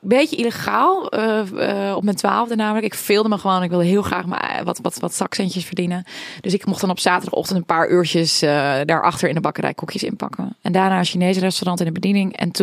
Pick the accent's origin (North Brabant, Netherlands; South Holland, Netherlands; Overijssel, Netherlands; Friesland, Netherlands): Friesland, Netherlands; Ja, nee, ik ben Fries. En ook een echte Friesin en daar opgegroeid.